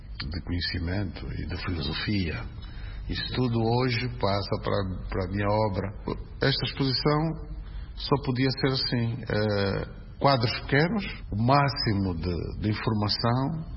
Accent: Mbanza Kongo, Zaire, Angola; born there; Sim, eu sou nasci em San Zampombo, com todas as influências

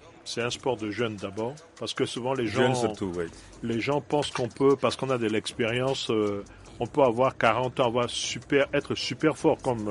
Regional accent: Central African Republic; Moi, je suis centrafricain.

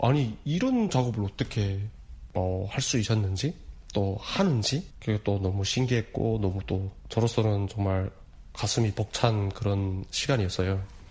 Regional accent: North Korea; now in South Korea; 쉽게 말하면 북한에서 온 사람.

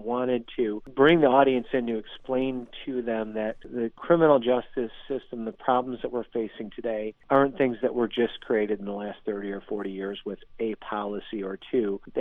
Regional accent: Detroit, Michigan, United States; And I'm from Detroit. I'm a suburban.

